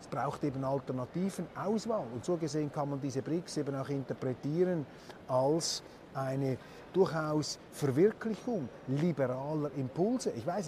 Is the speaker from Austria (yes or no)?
no; Switzerland; als Schweizer möchte ich vielleicht eher betonen, wie die dann herausfinden, weil wir Schweizer haben ja das Privileg, wir sind klein und neutral